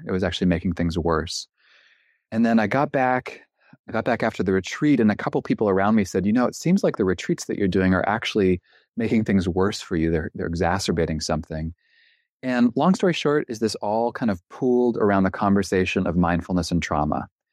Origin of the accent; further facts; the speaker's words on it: Canada; I'm originally from Canada. I trained as a psychotherapist in British Columbia.